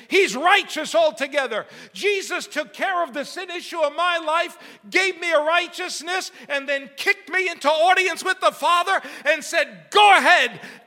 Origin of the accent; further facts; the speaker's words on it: Bronx, New York, United States; I could speak quickly. I'm from the Bronx. I could say a lot in a little time.